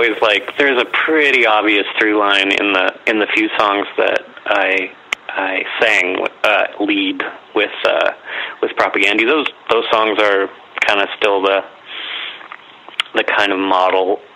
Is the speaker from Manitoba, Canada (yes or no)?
yes; Winnipeg, Manitoba, Canada; I was, yeah.